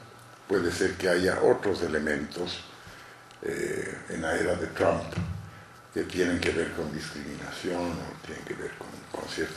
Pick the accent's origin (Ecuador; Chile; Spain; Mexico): Ecuador; also born or lived in United States; soy del Ecuador. Hice mis estudios universitarios en los Estados Unidos, Pennsylvania State University en ciencia política y en la Universidad de Pittsburgh un doctorado en estudios públicos e internacionales